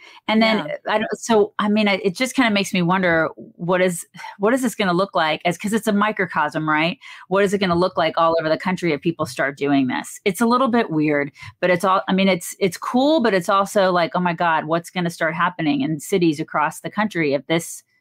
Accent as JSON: {"language": "English", "town": "Atlanta", "region": "Georgia", "country": "United States", "tie": "born or raised there", "said": "If you guys don't know what Buckhead is, it's a neighborhood in Atlanta. I grew up in Atlanta."}